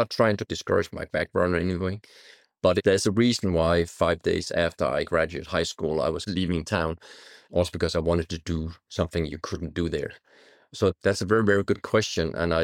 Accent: Denmark; now in United States; And since I'm from Denmark, I grew up with seasons and I really appreciate that also as a photographer.

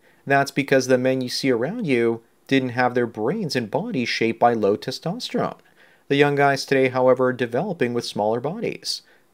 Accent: United States; what I'm seeing in Europe and in my home country, United States, it's just that.

